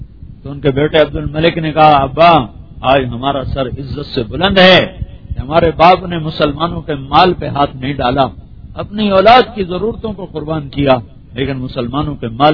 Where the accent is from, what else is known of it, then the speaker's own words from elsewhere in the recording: Sialkot, Punjab, Pakistan; تو میں پھر ویگن میں چلا گیا, سیالکوٹ کا رہنے والا ہوں, ویگن میں بیٹھا تھا